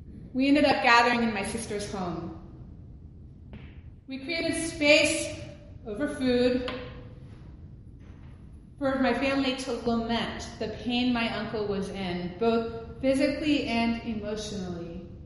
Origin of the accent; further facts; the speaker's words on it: the South, United States; Now, I'll be the first to tell you that I'm a Southerner. I'm not sure what your cultures tell you, but the way I was raised in the South was that you do not air your family's dirty laundry.